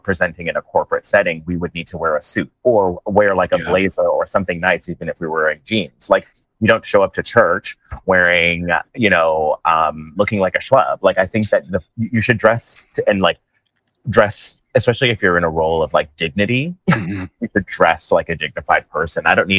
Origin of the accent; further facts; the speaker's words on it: Queens, New York, United States; born there; I was born in Queens, New York, and my parents like immigrated here from Jamaica.